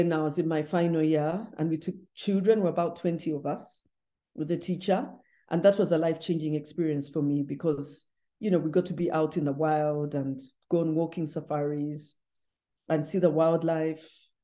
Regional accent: Kampala, Central Region, Uganda; in the urban areas, where I grew up in Kampala

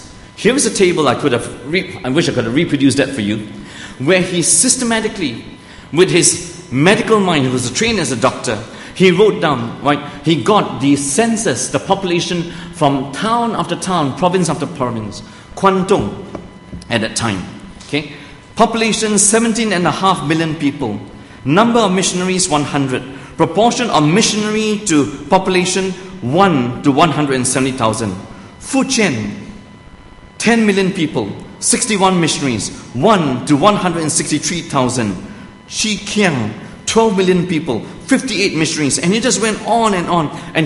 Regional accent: Malaysia; This is 1950s in my hometown in Malaysia. My dad decided that he would send his children to an English-speaking school.

